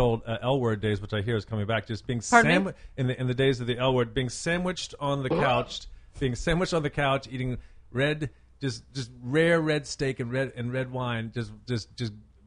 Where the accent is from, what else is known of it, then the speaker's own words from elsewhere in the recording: New York City, New York, United States; born there; I was born in New York City.